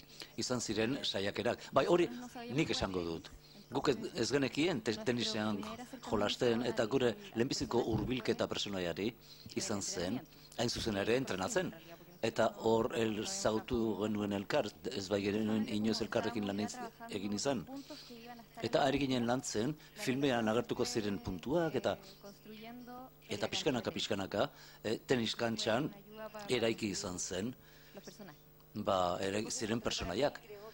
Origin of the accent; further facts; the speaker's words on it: Córdoba, Argentina; Kordobatik nator, Argentinatik.